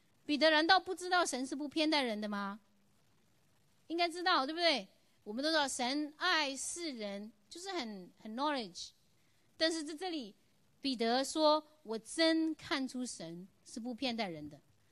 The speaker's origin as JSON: {"language": "Chinese", "country": "China", "said": "其实我们中国人有时候也挺骄傲的，我们都叫外国人叫什么？叫鬼佬，就是其他人都是鬼，只有中国人是人。"}